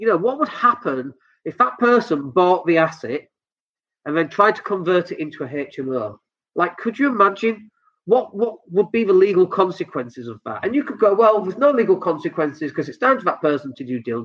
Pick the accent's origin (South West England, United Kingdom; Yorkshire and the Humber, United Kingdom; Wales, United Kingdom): Yorkshire and the Humber, United Kingdom; Leeds; I'm from Leeds